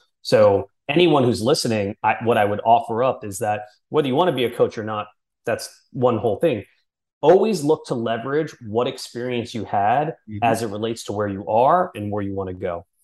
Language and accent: English; New York City, New York, United States; and I grew up in New York City. So bumping into people is just kind of it's an everyday occurrence.